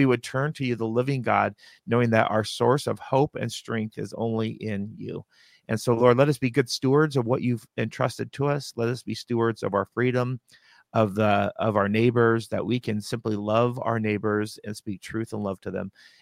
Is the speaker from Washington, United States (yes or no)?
yes; Yakima, Washington, United States; And I was raised in Yakima, so since 74. My family's been here, actually, since the Great Depression, so in the state of Washington.